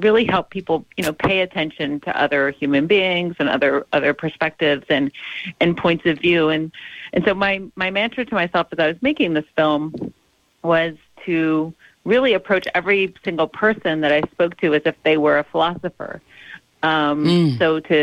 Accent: United States; speaking as an American, right, going back to the foundation of this country, was a distrust of people.

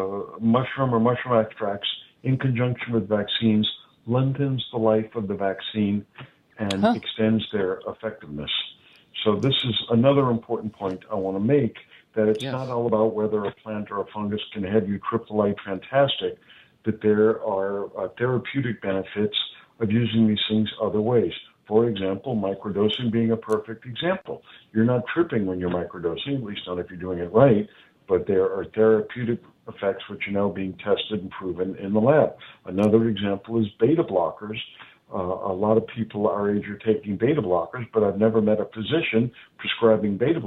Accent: New Orleans, Louisiana, United States; And that is why in my hometown in New Orleans, which was French before it was American, we still drink coffee with chicory.

